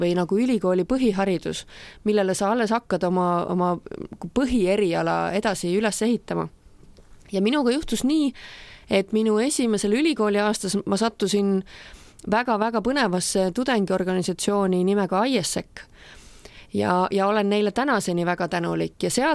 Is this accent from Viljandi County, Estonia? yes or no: yes; Olustvere, Viljandi County, Estonia; ma olen pärit Olustverest, Viljandi küljelt pisikesest kohast